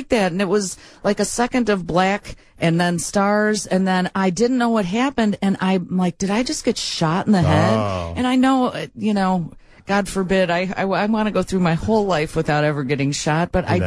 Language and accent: English; Brookfield, Illinois, United States; Because I grew up in Brookfield. There was one Jewel.